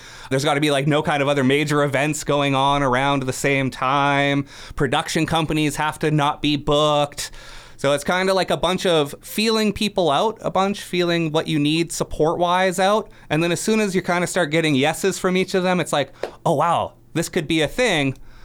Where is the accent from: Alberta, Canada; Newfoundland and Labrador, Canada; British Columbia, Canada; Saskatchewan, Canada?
British Columbia, Canada; Prince George; growing up in Prince George, when I was under 19